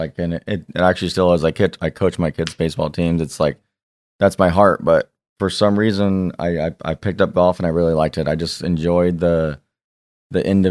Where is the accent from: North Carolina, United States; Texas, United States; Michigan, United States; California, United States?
California, United States; San Diego; I grew up in San Diego. And then I went to Long Beach State. Still live in Long Beach.